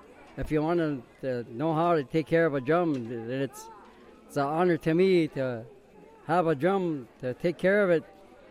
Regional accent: United States; I come from the Standing Rock Sioux Tribe

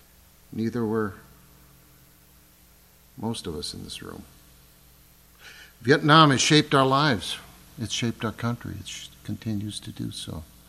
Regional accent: Caledonia, United States; I grew up in Caledonia, a small town.

